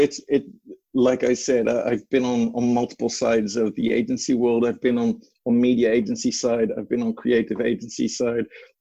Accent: Netherlands; also born or lived in Canada; now in United Kingdom; though you would not suspect it from my accent, I actually was born here in the UK. I moved away to Canada when I was relatively young, moved back here to the UK, and then moved to the Netherlands at a fairly young age

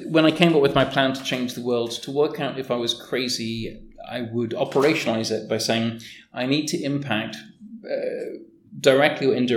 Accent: Canada; born there; I was born in Canada, and legally I've only recently been allowed to vote.

